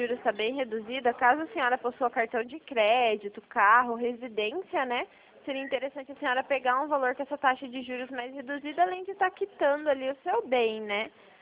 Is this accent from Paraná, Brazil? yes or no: yes; Curitiba, Paraná, Brazil; Eu sou de Curitiba, Paraná.